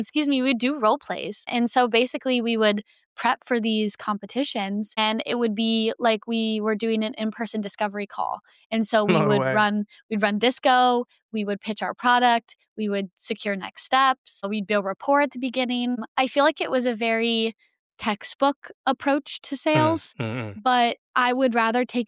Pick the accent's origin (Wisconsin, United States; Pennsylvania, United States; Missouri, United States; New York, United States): Pennsylvania, United States; Yeah, I feel like I grew up in Pennsylvania, which rural Pennsylvania.